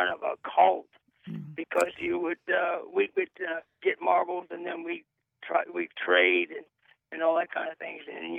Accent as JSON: {"language": "English", "town": "Columbus", "region": "Ohio", "country": "United States", "tie": "born or raised there", "lives_now": "Lancaster, United States", "said": "I was a kid back in the 50s, and I live in Lancaster now, but I was born and raised in Columbus, specifically German Village back in the 50s."}